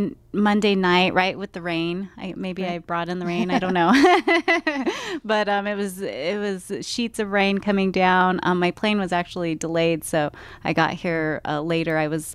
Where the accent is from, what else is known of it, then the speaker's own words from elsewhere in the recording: Arizona, United States; also born or lived in New Mexico; Yeah, so I'm a citizen of the Navajo Nation, and I grew up in Arizona and New Mexico. My family is from an area called Delcon, Arizona, and Chinle, Arizona, and that's near Winslow, Arizona.